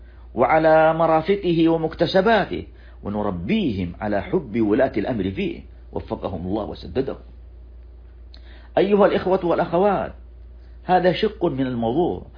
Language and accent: Arabic; Saudi Arabia; إن من النعم علينا في بلادنا المملكة العربية السعودية